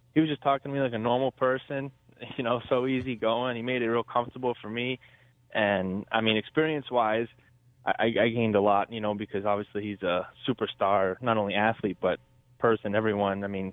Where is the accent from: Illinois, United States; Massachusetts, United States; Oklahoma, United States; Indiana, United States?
Massachusetts, United States; Southbridge; Yeah, I grew up in Southbridge all my life.